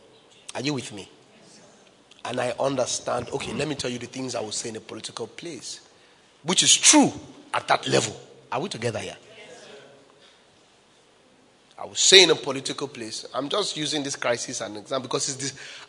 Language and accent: English; Nigeria; If I was in a political place, if I was to speak as a Nigerian, I would say that we need to bring an end to police brutality.